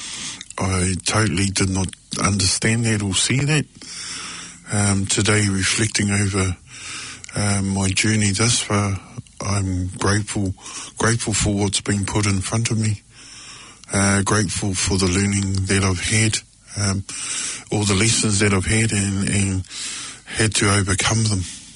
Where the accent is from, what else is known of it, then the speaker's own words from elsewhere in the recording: New Zealand; with my culture as Māori. I wasn't raised with what I mean by that, I wasn't raised a native speaker. My native tongue was English.